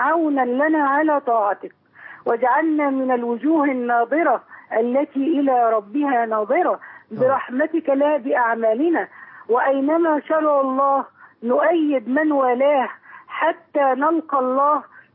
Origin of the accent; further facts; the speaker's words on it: Alexandria, Alexandria Governorate, Egypt; وأنا من الإسكندرية ولم أعرف من شوارعها إلا واحد على مليون من مساحتها